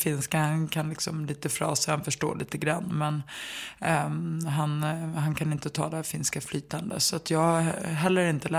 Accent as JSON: {"language": "Swedish", "town": "Stockholm", "region": "Stockholm County", "country": "Sweden", "tie": "born or raised there", "said": "Jag är uppvuxen i liksom Enskededalen som är som... ja, det är ju lägenheter som uppbyggda som små gårdar."}